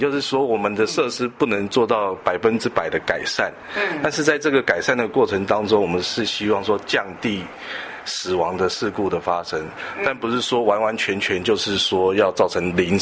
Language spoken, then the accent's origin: Chinese; Taiwan; 我们台湾人很可爱的一点哦